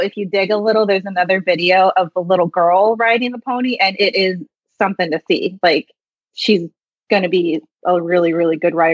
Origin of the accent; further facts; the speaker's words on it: Kansas City, United States; I'm from Kansas City, and everything is nice and landlocked there.